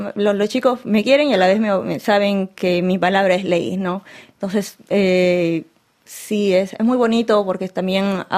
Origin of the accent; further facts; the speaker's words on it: Peru; Sí, venimos desde Perú. Un viaje muy largo.